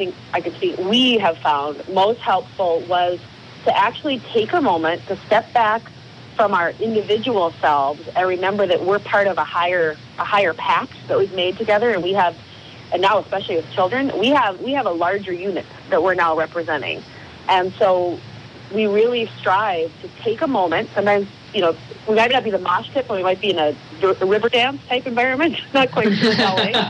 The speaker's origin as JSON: {"language": "English", "region": "Midwest", "country": "United States", "tie": "born or raised there", "said": "Yes, we both are. In fact, we're both from the Midwest."}